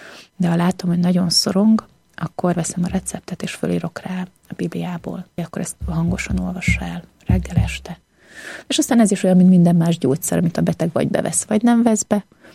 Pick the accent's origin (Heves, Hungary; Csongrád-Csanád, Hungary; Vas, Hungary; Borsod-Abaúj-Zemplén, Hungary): Csongrád-Csanád, Hungary; Szeged; Alföldiként álltam ott, Szegedről jöttem